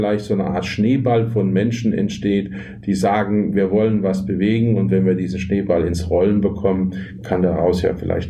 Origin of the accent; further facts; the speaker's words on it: Rhineland-Palatinate, Germany; Ich habe natürlich als Pfälzer immer wieder mein Fett abgekriegt im Saarland, das ist klar.